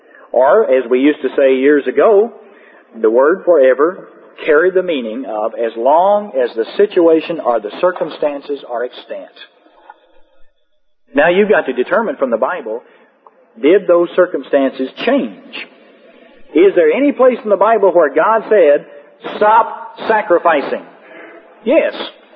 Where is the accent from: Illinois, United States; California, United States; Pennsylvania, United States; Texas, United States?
Texas, United States; I'm not Jewish. I'm Texan. My daddy was from Harris County, and my mother came from Louisville, Kentucky, and they got married in San Angelo, Texas, and that's where they lived, and that's where my dad died, and I'm Texan.